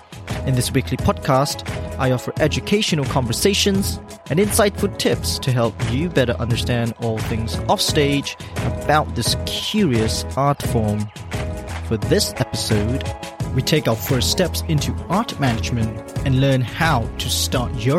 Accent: Malaysia; As a Malaysian dancer, when the company was initiated in 2011, I was taking my first steps into dance

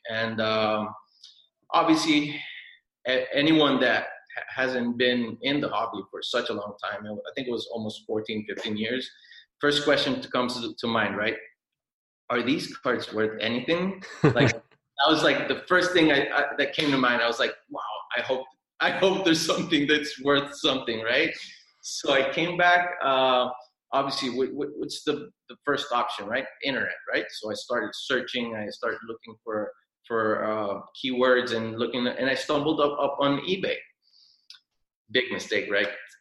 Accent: Honduras; Like you guys, well, most of you guys know, I am from Honduras.

